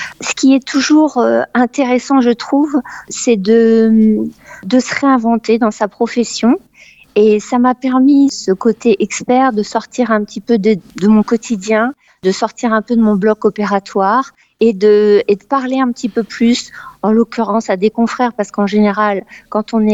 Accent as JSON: {"language": "French", "town": "Paris", "region": "Île-de-France", "country": "France", "moved": "yes", "lives_now": "England", "said": "moi je suis parisienne d'origine"}